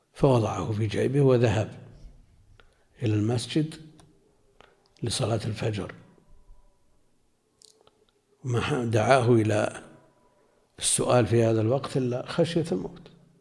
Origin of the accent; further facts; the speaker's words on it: Najd, Saudi Arabia; وعندنا في نجد وسمعنا وتداول الناس الفتوى